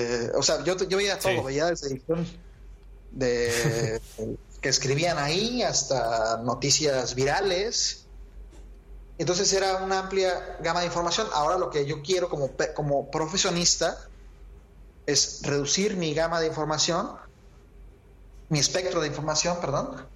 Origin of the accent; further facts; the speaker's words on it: Acapulco, Guerrero, Mexico; Yo quisiera también incidir en mi comunidad, en Acapulco, de donde soy originario